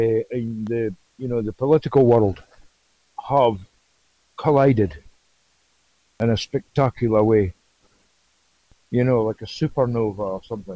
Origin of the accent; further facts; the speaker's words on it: Aberdeen, Scotland, United Kingdom; But Aberdeen's my hometown. That's where I came from.